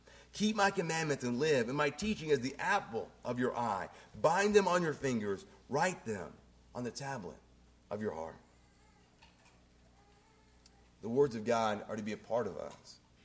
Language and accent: English; Indiana, United States; I grew up in Indiana, and it's pretty accurate as to how big basketball is in Indiana.